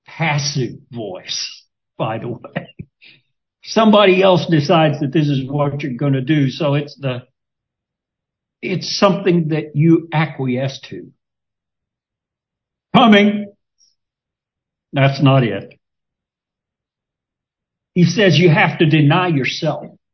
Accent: Kentucky, United States; I grew up in Kentucky and I know about the church. I know about Churchill Downs and the Kentucky Derby.

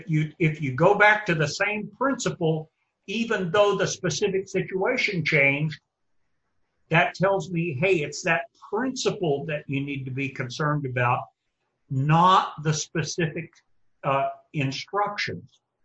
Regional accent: Kentucky, United States; But I grew up in Kentucky.

